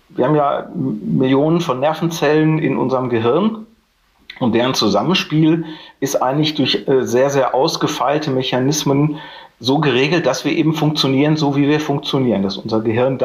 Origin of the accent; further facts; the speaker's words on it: Hamm, North Rhine-Westphalia, Germany; Ich bin in Hamm-Westfalen geboren und aufgewachsen